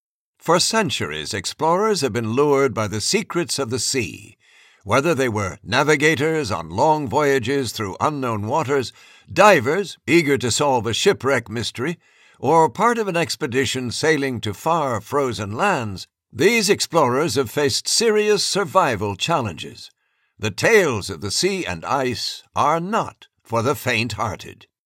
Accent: Harlem, New York, United States; As a young girl growing up in Harlem and New York, USA, I did not know that I would reach the North and South Poles in my 70s

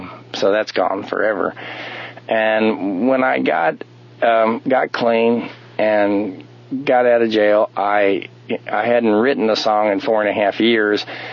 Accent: Texas, United States; born or raised there

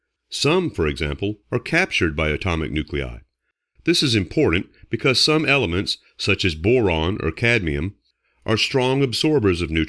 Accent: Pittsburgh, Pennsylvania, United States; near my hometown of Pittsburgh. That was always a source of pride to the state

